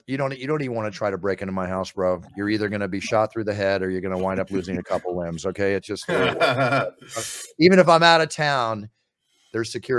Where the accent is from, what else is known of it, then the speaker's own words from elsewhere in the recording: Philadelphia, Pennsylvania, United States; And I'm from Philadelphia. Obviously, I'm an Eagles fan forever.